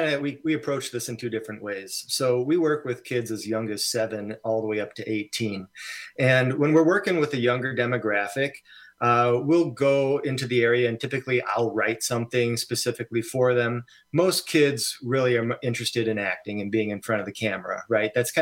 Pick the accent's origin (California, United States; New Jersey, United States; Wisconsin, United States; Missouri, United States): Wisconsin, United States; Monona; growing up, I grew up in Monona, right here in the Madison area.